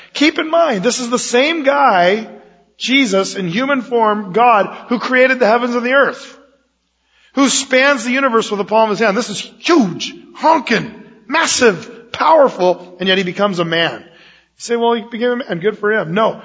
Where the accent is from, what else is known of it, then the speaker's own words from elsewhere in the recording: United States; I am proud to be an American. I love being an American.